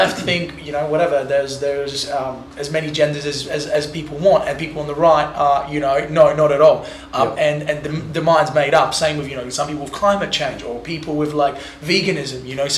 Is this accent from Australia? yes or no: yes; Australia; we're all Australian